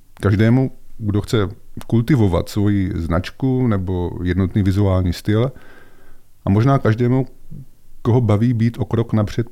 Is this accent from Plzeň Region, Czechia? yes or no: no; Brno, South Moravian Region, Czechia; já jsou z Brna. No a my jako Moraváci jsme takový jako rozkročení, prostě mám do Bratislavy blíž jak do Prahy